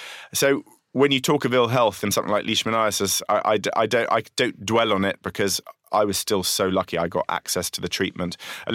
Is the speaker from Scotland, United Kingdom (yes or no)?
no; London, United Kingdom; accent: London; my accent sounds like I'm a Londoner living in a bubble